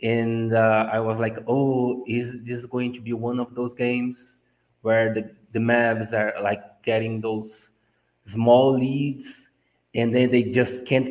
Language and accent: English; Brazil; I'm from Brazil